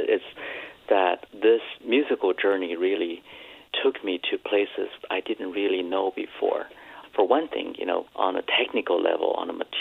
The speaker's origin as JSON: {"language": "English", "region": "Beijing", "country": "China", "tie": "born or raised there", "said": "a lot of that cultural heritage was no longer vibrant, no longer alive when I was growing up in Beijing in the 1970s or early 80s."}